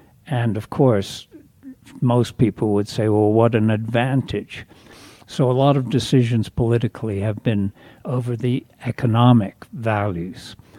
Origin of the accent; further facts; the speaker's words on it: United States; you feel very welcomed, particularly as an American, and particularly as the son of someone they consider a supporter and friend.